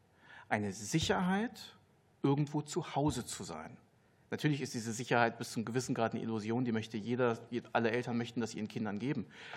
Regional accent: Hanover, Lower Saxony, Germany; born there; Ich bin in Hannover geboren, mein Vater war afrikanischer Einwanderer, meine Mutter Deutsche.

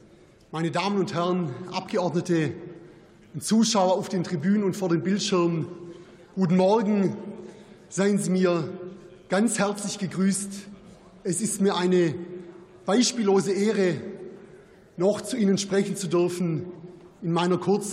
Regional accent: Baden-Württemberg, Germany; Risse kennzeichnen im besten Falle Scheunen und alte Bauernhäuser in meiner Heimat im oberen Donautal.

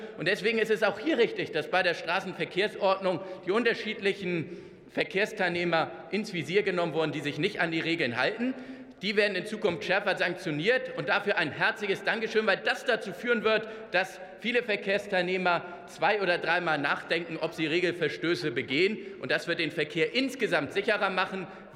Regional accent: Hamburg, Germany; in meiner Heimatstadt Hamburg, ich wohne auch relativ zentral

